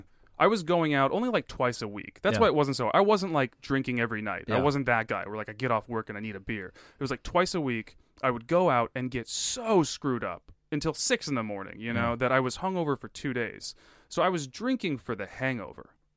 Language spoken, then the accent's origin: English; United States; And I'm like, I am American as well, my friend.